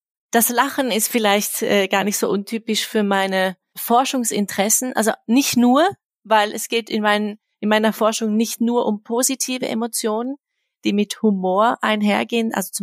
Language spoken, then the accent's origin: German; Germany; now in Switzerland; Dann habe ich hier einen Teil meiner Kindheit verbracht und dann war ich eigentlich nur 2 Jahre meiner Kindheit in der Schweiz und dann wieder zurück, in Deutschland und dann bin ich wieder zurück in die Schweiz gezogen.